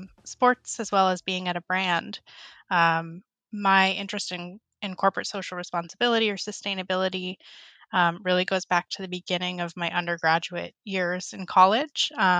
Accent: Vermont, United States; Yeah, growing up in Vermont, sustainability was really prevalent throughout the business community

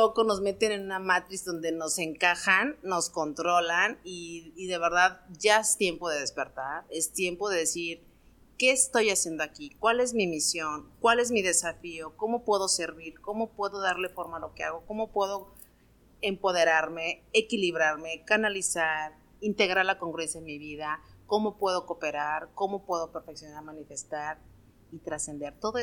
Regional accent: Caribbean, Mexico; vivo en Cancún, soy originaria del Caribe.

